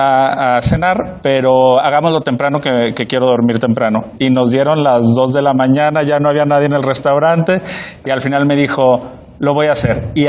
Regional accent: Guadalajara, Jalisco, Mexico; Yo soy de Guadalajara, en México

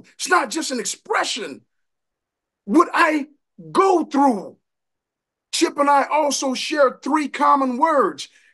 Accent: New Orleans, Louisiana, United States; I'm originally from New Orleans, and it's a very rough place to grow up in.

